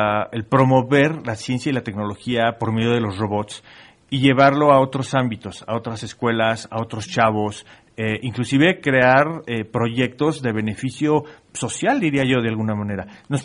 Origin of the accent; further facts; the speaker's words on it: Mexico; para nosotros que somos mexicanos